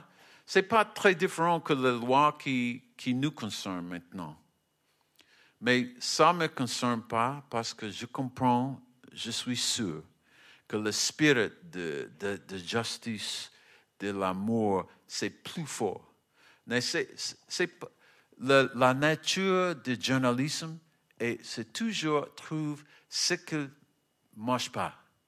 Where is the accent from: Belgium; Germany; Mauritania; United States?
United States; French is a second language; now in France; Mais moi, chez moi, aux États-Unis, nos sociétés, l'art, c'est pas notre.